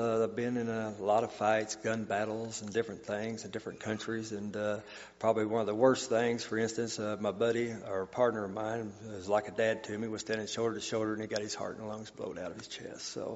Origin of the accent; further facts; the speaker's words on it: Lebanon, Missouri, United States; born there; also born or lived in Marshall, Missouri; Well, I was born here in Lebanon, Missouri, back in the early 60s.